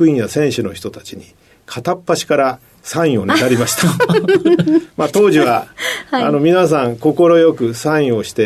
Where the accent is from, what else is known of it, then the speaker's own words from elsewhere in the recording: Tokyo, Japan; born there; 1954年9月25日に東京で生まれました。